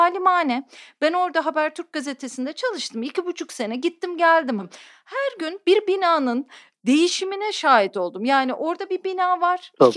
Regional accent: Istanbul, Turkey; Şimdi bir şehirli olarak, bir İstanbullu olarak yaşadığım yeri anlamaya çalışıyorum, mahallemi kavramaya çalışıyorum, evimi şekillendirmeye çalışıyorum

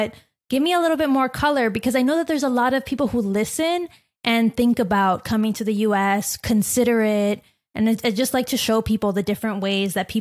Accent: Florida, United States; Because I'm from Florida too, and I had no idea about this.

